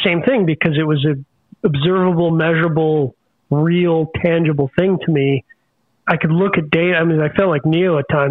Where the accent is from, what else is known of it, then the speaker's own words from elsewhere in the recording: Canada; the likelihood that a company is going to sponsor me as a Canadian